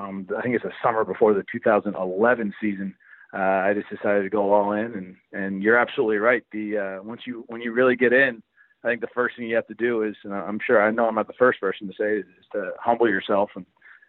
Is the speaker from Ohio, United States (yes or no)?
yes; Ohio, United States; it is part of the culture growing up in Northeast Ohio.